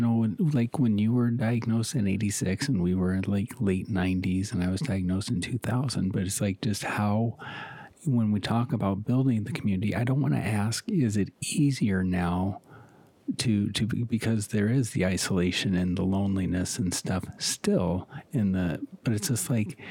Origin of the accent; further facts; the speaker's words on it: Iowa, United States; now in Michigan, United States; we're in Michigan and I grew up in Iowa